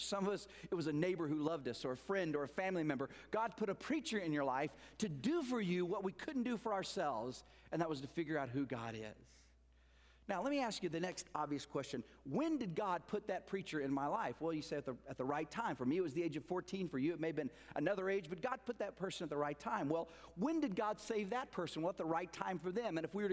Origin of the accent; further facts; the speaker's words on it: Oklahoma, United States; moved away as an adult; also born or lived in Virginia; I moved from Oklahoma when I graduated from high school to Virginia